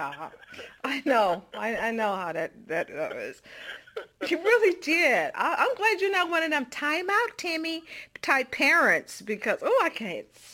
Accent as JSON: {"language": "English", "region": "Texas", "country": "United States", "tie": "born or raised there", "said": "you know, I grew up in Texas."}